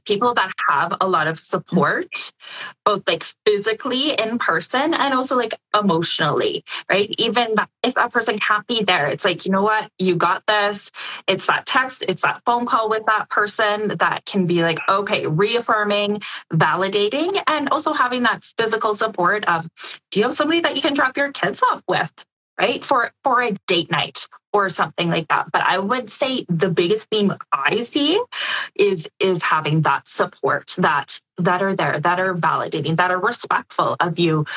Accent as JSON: {"language": "English", "region": "Saskatchewan", "country": "Canada", "lives_now": "Lethbridge, Canada", "said": "I'm from Saskatchewan. So we don't have any family where we're at."}